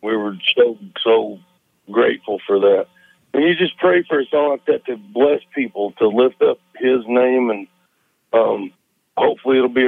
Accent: Knoxville, Tennessee, United States; born there; Yes, I was born in Knoxville. was born in Knoxville, and then I was put in a children's home, surrendered to the state. I was in a children's home called Holston Methodist Home for Children in Greenville, Tennessee.

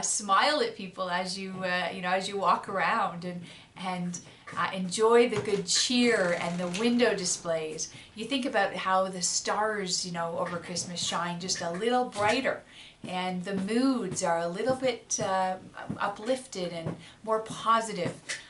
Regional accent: Canada; I am Canadian

